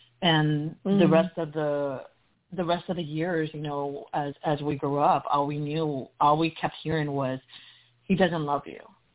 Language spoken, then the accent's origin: English; Texas, United States; I grew up in Texas, Mexican-American, and my mother, there's six of us in our family. And when we were young, we were very poor, and we lived in this small little city